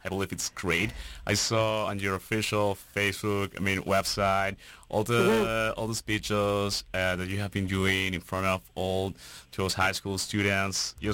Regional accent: Ecuador; as I am from Latin America, I am from Ecuador.

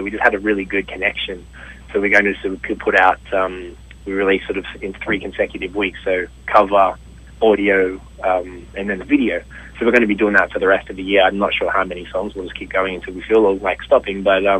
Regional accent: Australia; I'm Australian

